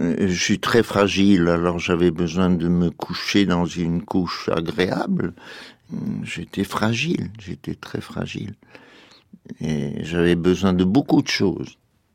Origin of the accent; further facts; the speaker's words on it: Béchar, Béchar Province, Algeria; now in Paris, France; et moi je venais de Colombéchard